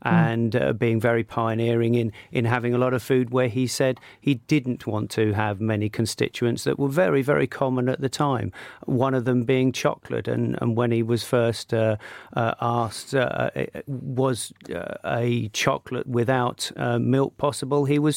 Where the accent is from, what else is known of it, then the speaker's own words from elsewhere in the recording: London, United Kingdom; born there; now in Folkestone, United Kingdom; No, I was born in London.